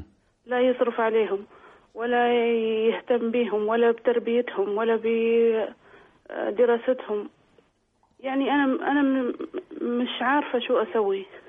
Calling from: Al Ain, Abu Dhabi, United Arab Emirates

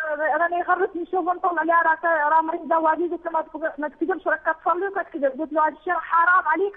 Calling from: France

